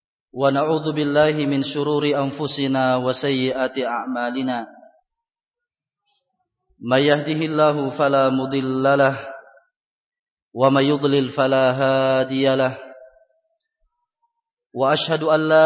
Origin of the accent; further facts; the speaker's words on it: Pagerungan Kecil, East Java, Indonesia; born there; Saya terlahir di daerah Pulau Sapeken, tepatnya di Desa Pagerungan Kecil yang merupakan bagian dari wilayah Kabupaten Sumenep, Madura, Jawa Timur.